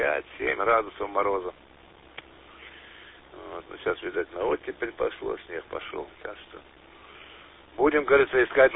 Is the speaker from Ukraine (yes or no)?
yes; Makiivka, Donetsk Oblast, Ukraine; Да я сам родом из Макеевки, говорится, знаю, что там погоды такие.